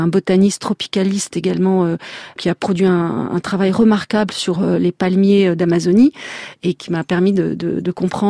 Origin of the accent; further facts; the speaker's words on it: Paris, Île-de-France, France; born there; moi-même, je suis née à Paris de génération en génération depuis des lustres.